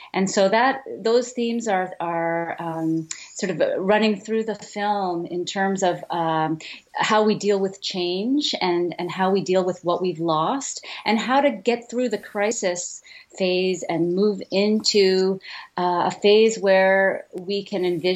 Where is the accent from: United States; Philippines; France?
Philippines; It was a place very close to my heart because I'm Filipino.